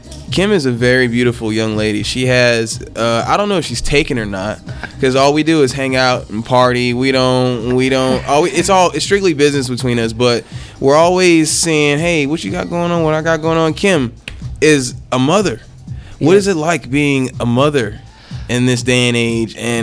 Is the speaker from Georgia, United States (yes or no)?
yes; Georgia, United States; I don't know about Texas. I mean, I'm from Georgia as it is, but Texas.